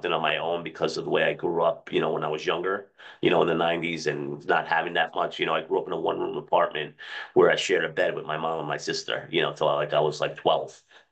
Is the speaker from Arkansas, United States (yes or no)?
no; Queens, New York, United States; So I grew up in the 90s. I grew up in Queens, New York, right?